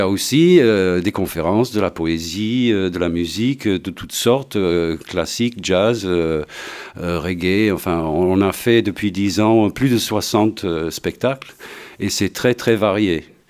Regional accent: London, United Kingdom; French is a second language; now in La Bastide-d'Armagnac, France; Eh bah, de Londres, d'origine, voilà.

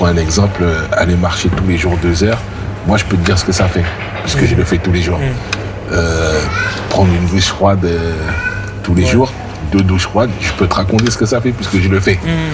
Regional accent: Lyon, Auvergne-Rhône-Alpes, France; c'est toujours un plaisir de venir à Lyon, parce que moi, je suis lyonnais aussi, tu vois.

